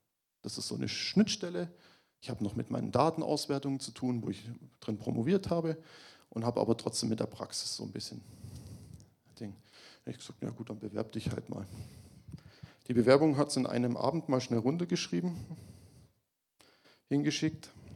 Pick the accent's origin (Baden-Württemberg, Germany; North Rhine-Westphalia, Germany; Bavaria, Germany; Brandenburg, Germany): Baden-Württemberg, Germany; Stuttgart; Man muss vielleicht dazu sagen, wir kommen beide aus der Stuttgarter Gegend. Wir kennen Stuttgart ein bisschen.